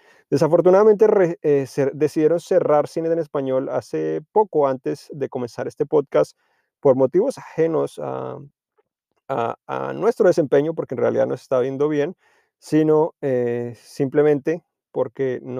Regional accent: Colombia; accent: Colombian; moved away as an adult; now in San Francisco, United States; Como pueden notar por mi acento, soy colombiano, pero en realidad vivo en Estados Unidos ya por muchos años. Recientemente vivo en San Francisco, en el área de la Bahía, en los alrededores de San Francisco, ya por más de 7 años que yo viviendo aquí.

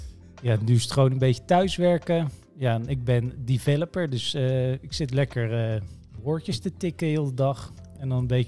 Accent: Hazerswoude-Dorp, South Holland, Netherlands; Hazenswoude-dorp.

